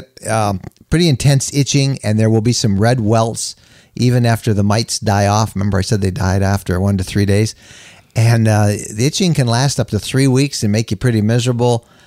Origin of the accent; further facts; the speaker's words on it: Wisconsin, United States; We come from Wisconsin. So we do have them somewhat in the summer in sandy areas, but we seldom encounter them.